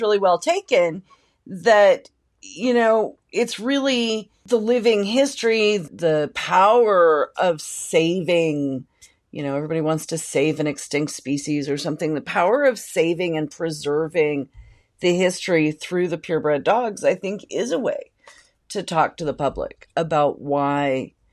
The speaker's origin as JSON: {"language": "English", "town": "Grants Pass", "region": "Oregon", "country": "United States", "tie": "born or raised there", "said": "here in Grants Pass, Oregon, my hometown, with my local dog show."}